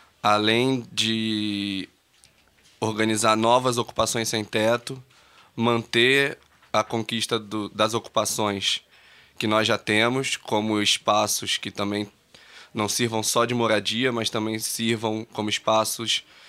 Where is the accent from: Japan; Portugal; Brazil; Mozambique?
Brazil; Rio de Janeiro; eu sou do Rio de Janeiro